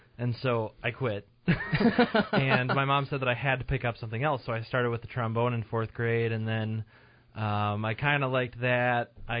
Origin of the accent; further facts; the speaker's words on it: Arizona, United States; I mean, in high school, while I was growing up in Arizona, in high school, I was a total band geek.